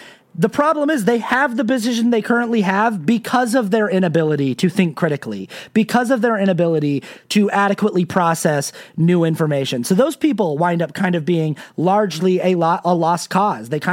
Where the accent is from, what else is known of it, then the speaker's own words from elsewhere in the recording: Sandy, Utah, United States; I was raised in the Mormon church in Sandy, Utah.